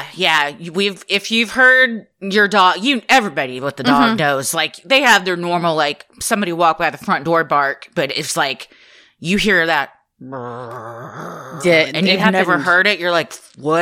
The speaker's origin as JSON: {"language": "English", "town": "Seattle", "region": "Washington", "country": "United States", "tie": "born or raised there", "said": "I grew up in Seattle, which seems to be the serial killer breeding ground. What is it about Seattle? The rain 9 months a year?"}